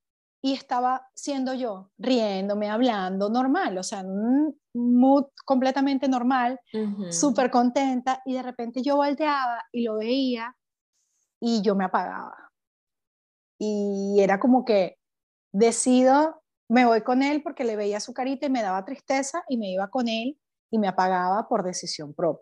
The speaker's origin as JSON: {"language": "Spanish", "country": "Venezuela", "also_born_or_lived": "Spain", "moved": "yes", "lives_now": "Netherlands", "said": "yo salí de Venezuela en el 2016 y llegué a España."}